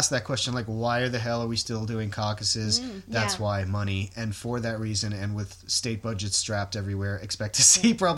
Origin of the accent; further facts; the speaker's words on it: Miami, Florida, United States; and I grew up with him, and I know him fairly well, and I know Jeb sort of fairly well, too, down because we're all from Miami.